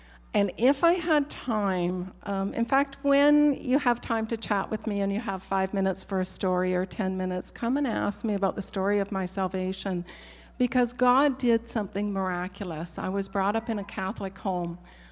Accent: Chilliwack, British Columbia, Canada; moved away as an adult; also born or lived in Terrace / Manitoba / Alberta; I grew up in Chilliwack. I was born in Terrace, was in Chilliwack all of my life, graduated from there, and eventually made my way to Manitoba

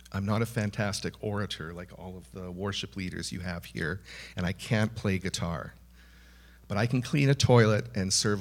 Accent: Edmonton, Alberta, Canada; moved away; I'm from Edmonton. I'm not from the island. I moved out here from the prairies last spring, right at the beginning of COVID.

